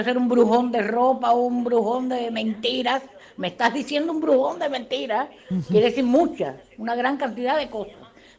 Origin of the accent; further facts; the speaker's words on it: Cuba; soy cubana. En Cuba la palabra brujón se utiliza muchísimo